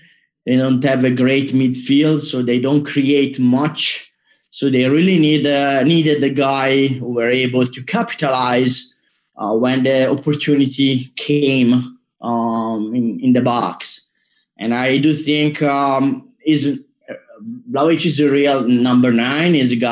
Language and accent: English; Tuscany, Italy; English is a second language; I mean, I'm from Tuscany, so Firenze is not exactly as very small market